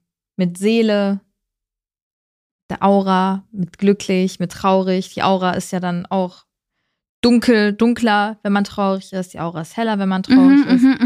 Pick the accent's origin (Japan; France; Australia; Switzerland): Australia; Ich komme aus Australien.